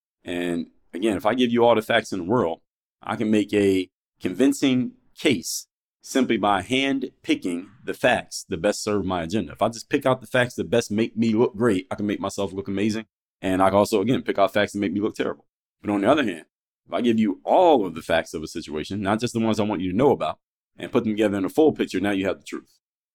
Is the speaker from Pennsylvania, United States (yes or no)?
yes; Philadelphia, Pennsylvania, United States; now in Miami, United States; My hometown is actually Philadelphia, but I live in Miami.